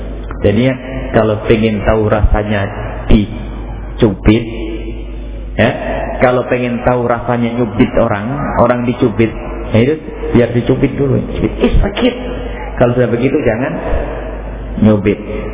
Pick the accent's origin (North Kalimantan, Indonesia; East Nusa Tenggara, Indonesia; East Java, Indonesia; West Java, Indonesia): East Java, Indonesia; Saya Jawa Timur. Jadi kalau ngomong Jawa Barat enggak enak di sini. Jawa Timur, karena kami Jawa Timur. Cuma sekarang sudah Jawa Barat KTP-nya sudah resmi Jawa.